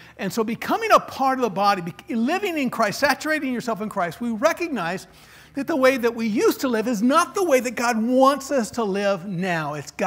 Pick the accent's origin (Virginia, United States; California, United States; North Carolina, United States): California, United States; and strange culture, being a Californian and stuff.